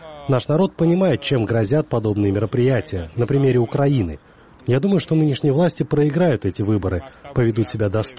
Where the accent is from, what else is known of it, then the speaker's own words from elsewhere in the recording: Samtredia, Imereti, Georgia; Я, к примеру, из Самтредия